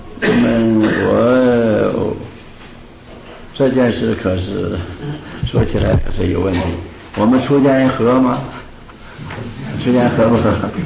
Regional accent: China; 我们中国人欢喜简略

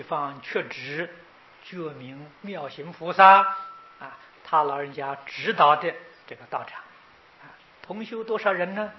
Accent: China; 我们中国人俗话说啊，三人同心，其利断金啊

